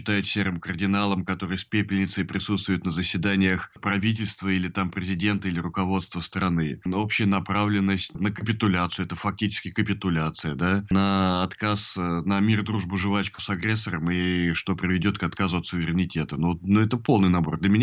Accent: Ukraine; also born or lived in Russia; Поэтому я украинец, и это, с этим невозможно расстаться. Я себя ассоциирую с Украиной, моя страна теперь Украина, с Россией я себя больше вообще никак не ассоциирую.

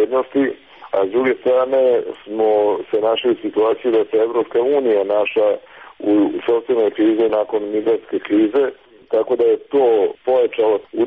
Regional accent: Serbia; i kod nas u Srbiji

